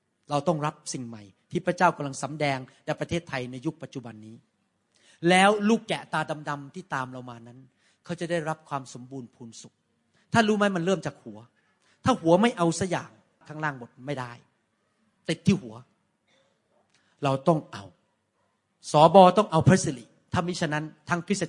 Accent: United States; ขอโทษนะครับผมมาจากอเมริกาภาษาไทยผมมันเพี้ยนไปเยอะแล้ว

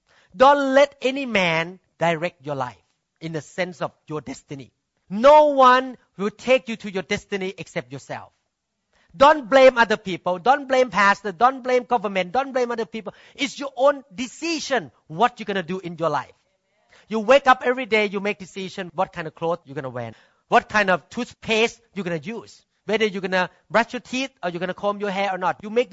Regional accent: United States; I just want to introduce myself. I'm from America.

